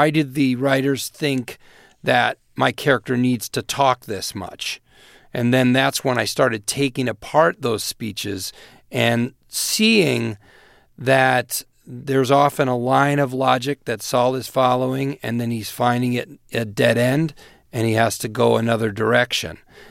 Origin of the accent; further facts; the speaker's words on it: Naperville, Illinois, United States; Well, I am from Naperville, Illinois, and from a family of 7 kids, and they're a funny group of people.